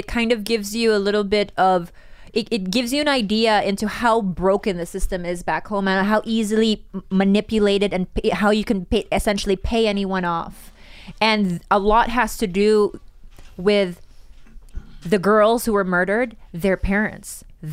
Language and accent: English; Cebu, Central Visayas, Philippines; It's what I remember most growing up in Cebu.